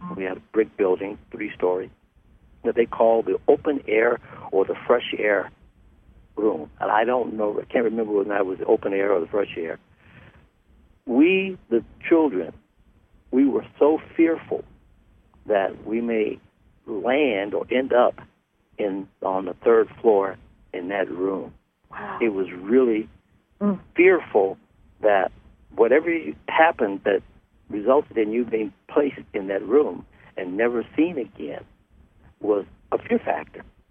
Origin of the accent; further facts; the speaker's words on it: Detroit, Michigan, United States; and that I'm from Detroit, Michigan. We were one of the earlier northern states that desegregated our public facilities, including our schools.